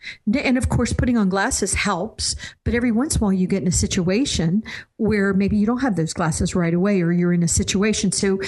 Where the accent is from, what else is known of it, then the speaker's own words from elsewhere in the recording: Florida, United States; now in Virginia, United States; I was raised as a Christian. I come from Florida. I'm in Virginia now, but so I come from the South, and I was raised in the Baptist part of the Christian faith.